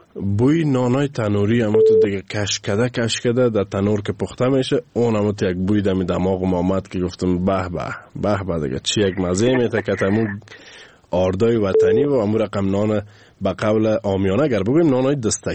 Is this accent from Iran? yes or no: no; Afghanistan; من افغانم